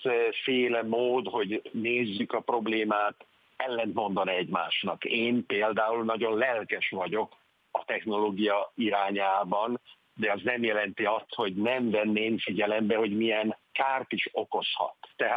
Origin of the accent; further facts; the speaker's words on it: Budapest, Hungary; born there; bár Budapesten születtem, de ritkán vagyok Magyarországon